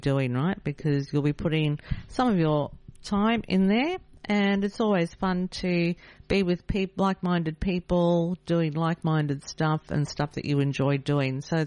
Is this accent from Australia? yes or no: yes; Australia; Songs that I recognise and liked and enjoyed as a kid growing up in Australia.